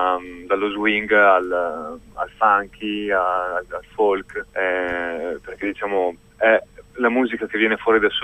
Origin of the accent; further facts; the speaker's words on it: Emilia-Romagna, Italy; Anche qui, per esempio, dalle mie parti, verso Piacenza